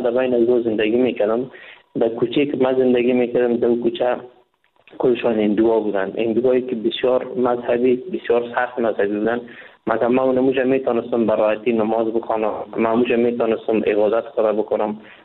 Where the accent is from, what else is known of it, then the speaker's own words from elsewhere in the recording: Afghanistan; now in India; وقتی که من از افغانستان این طرف آمدم، با مجردی که داخل کشور هند شدم،